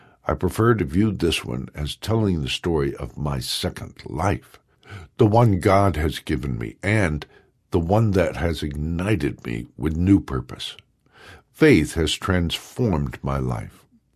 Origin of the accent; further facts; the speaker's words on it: San Antonio, Texas, United States; 12-year-old growing up in San Antonio, Texas, I dreamed of wrestling for a living.